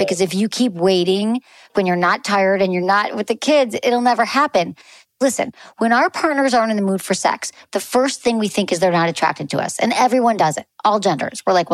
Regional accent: Michigan, United States; I got excited because Michigan. I'm from Michigan, but you're in Minnesota.

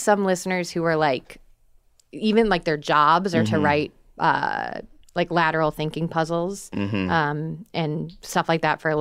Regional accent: Massachusetts, United States; I'm from Massachusetts.

